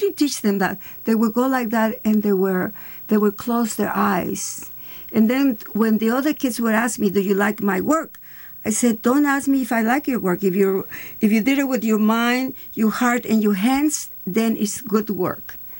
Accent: Mexico City, Mexico; and then I was born in Mexico City, and I grew up with, you know, strange. I mean, not strange, a very, very incredible. And I grew up in a country club, because my aunt was an actress. So I grew up in a very rich, poor way.

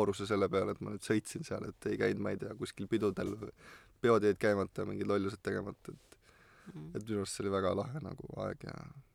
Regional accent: Türi, Järva County, Estonia; siis ütlesin Türilt , ütlesin , no ilmselt keegi ei tea , kus see on

